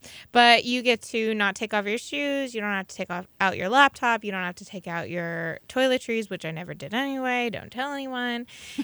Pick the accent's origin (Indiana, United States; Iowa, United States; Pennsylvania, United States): Pennsylvania, United States; Erie; High school, growing up in Erie, we would go up there.